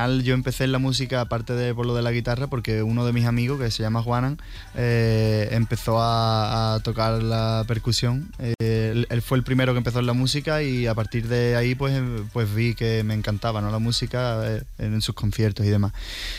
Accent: Sanlúcar de Barrameda, Andalusia, Spain; Al final, mi tierra, Sanlúcar de Barrameda, que eso es un paraíso

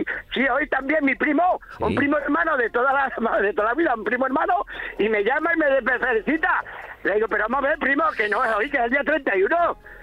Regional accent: Malpartida de Cáceres, Extremadura, Spain; Yo soy de Malpartida de Cáceres.

